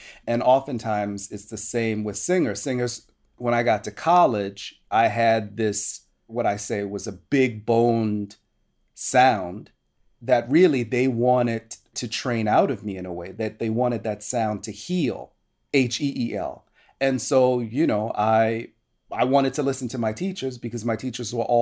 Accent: New Orleans, Louisiana, United States; From my mother and from just growing up in New Orleans, because, you know, I don't know, there's something in the water, there's something in the air.

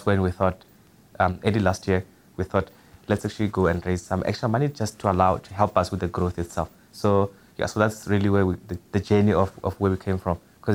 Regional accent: Shandi, Limpopo, South Africa; I am originally from Venda, from Shandi, in Limpopo.

